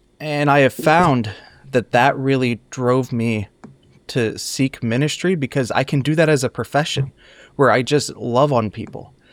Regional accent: Quincy, Illinois, United States; I grew up in Quincy, Illinois. So I'm from the Central Illinois District.

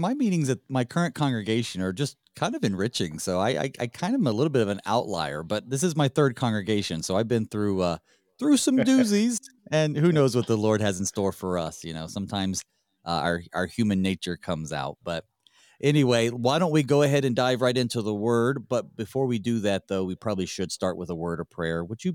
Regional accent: North Carolina, United States; Nope, I'm from North Carolina. I don't use my accent anymore, though.

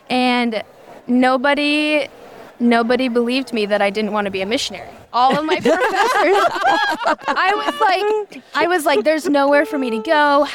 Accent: Omaha, Nebraska, United States; And I grew up in Omaha, Nebraska.

